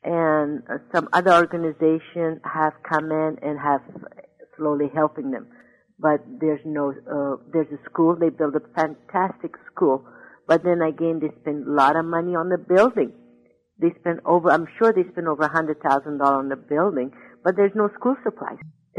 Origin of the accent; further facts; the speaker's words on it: California, United States; if I take you to my hometown in Northern California and see how those people will treat you.